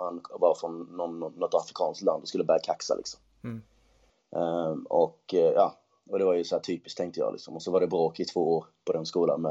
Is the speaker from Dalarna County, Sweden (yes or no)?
no; Lund, Skåne, Sweden; also born or lived in Malmö / Halmstad; now in Stockholm, Sweden; Och därefter så växte jag upp, kan man säga, pö om pö i Halmstad och i Lund. Men mestadels från Lund från när jag var 13 års ålder. Sen så kom jag upp till Stockholm då 2010